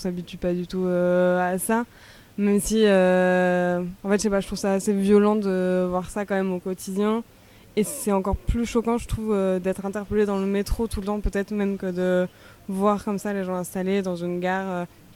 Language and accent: French; France; si on peut comparer du coup, vu qu'on est française